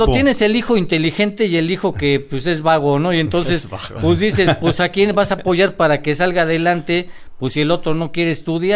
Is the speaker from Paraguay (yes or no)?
no; Mexico; es nuestro piloto, soy mexicano, él es mexicano.